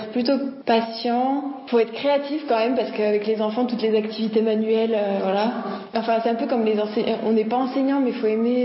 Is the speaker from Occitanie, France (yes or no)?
no; La Terrasse-sur-Dorlay, Auvergne-Rhône-Alpes, France; j'ai 21 ans, je viens de la Terrasse-sur-Dorlay dans le Pilat.